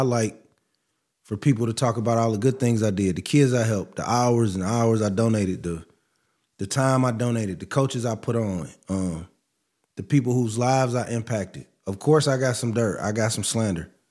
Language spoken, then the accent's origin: English; Gary, Indiana, United States; I'm from Gary, Indiana, man. I've had all black teachers.